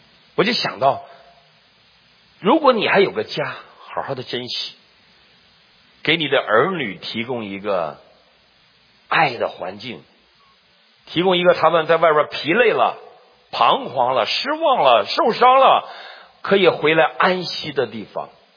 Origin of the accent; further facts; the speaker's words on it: China; 那我中国人就无功不受禄嘛，我就拒绝不要。